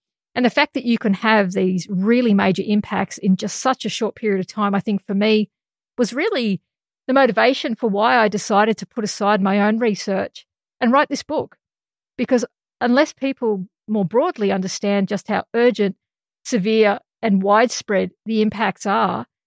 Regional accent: Australia; what was happening here in Australia. And as an Australian scientist

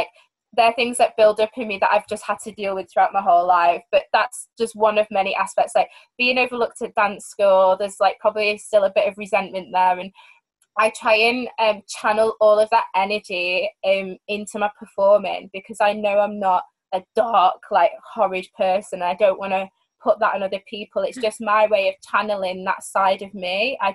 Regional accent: Manchester, North West England, United Kingdom; this was in, like, a bar in Manchester, at my hometown.

